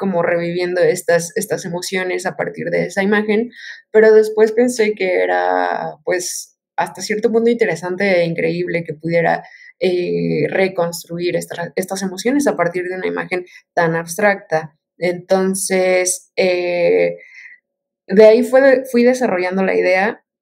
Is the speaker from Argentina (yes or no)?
no; Mexico; Bueno, pues … de México, soy diseñadora y artista multimedia.